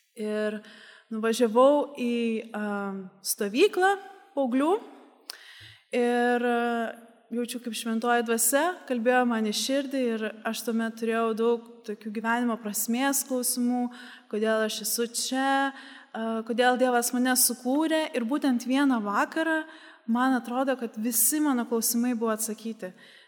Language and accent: Lithuanian; Kaunas, Kaunas County, Lithuania; Tai aš užaugau Kaune, kaip ir minėjau.